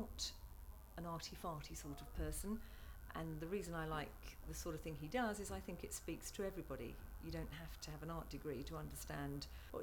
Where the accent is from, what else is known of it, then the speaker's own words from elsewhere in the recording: White Notley, East of England, United Kingdom; I'm 52 and I come from White Notley in North Essex.